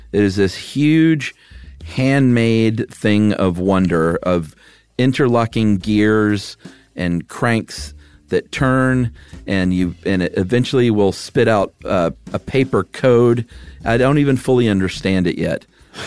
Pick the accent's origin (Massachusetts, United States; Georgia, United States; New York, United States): Georgia, United States; and I'm from Georgia.